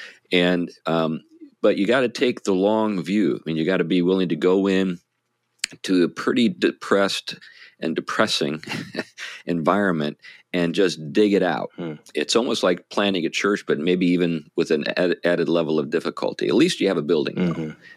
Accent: New England, United States; Well, you know, we're from New England.

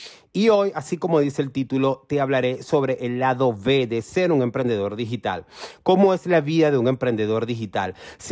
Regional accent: Venezuela; ¿eres venezolano? Sí. Soy venezolano. Y lo segundo es, estás en Venezuela

